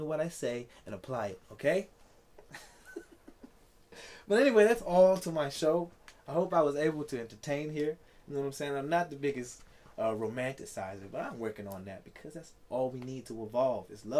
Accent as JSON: {"language": "English", "region": "Maryland", "country": "United States", "tie": "born or raised there", "said": "Thank you for my home country and my home state, Maryland, of the United States."}